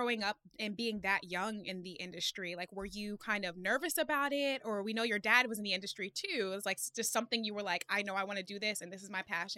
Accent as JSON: {"language": "English", "town": "Philadelphia", "region": "Pennsylvania", "country": "United States", "tie": "born or raised there", "said": "Oh, my God. That's my hometown."}